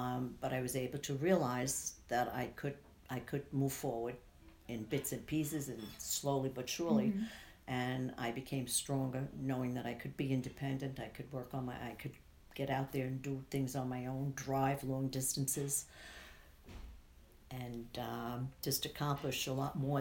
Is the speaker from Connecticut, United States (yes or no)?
no; Brooklyn, New York, United States; now in Fort Salonga, United States; I grew up in Brooklyn and I was born in Brooklyn.